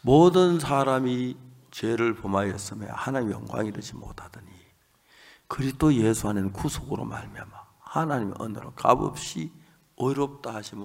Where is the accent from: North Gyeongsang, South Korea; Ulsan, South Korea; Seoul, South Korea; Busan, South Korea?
North Gyeongsang, South Korea; 우리 고향이 낙동강이 있는데, 낙동강이 있고 낙동강 지류가 있는데 그게 김천에서 오는 감천강이라고 했어요.